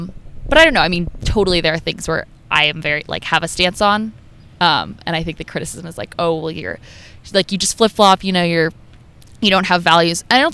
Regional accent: Connecticut, United States; Where's home? I say Connecticut.

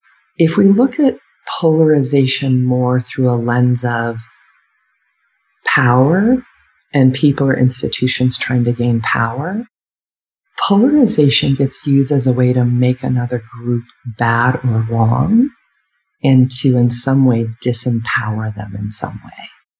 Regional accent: United States; I'm white, a woman. I grew up in the United States. And I grew up working class. I'm middle class now, but I grew up working class.

